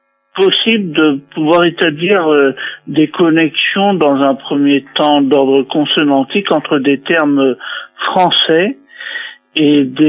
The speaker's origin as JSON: {"language": "French", "town": "Lyon", "region": "Auvergne-Rhône-Alpes", "country": "France", "tie": "born there", "said": "Oui, eh bien, je suis né à Lyon en 1967. J'ai résidé donc dans la capitale des Gaules pendant 30 ans."}